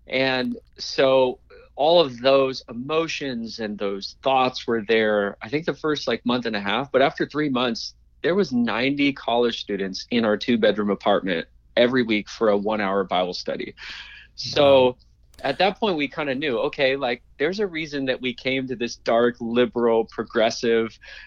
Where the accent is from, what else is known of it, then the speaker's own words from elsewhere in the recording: Oregon, United States; So going to Oregon, which is my home state, and planting a church in a dark city, Eugene, Oregon, was a dream of mine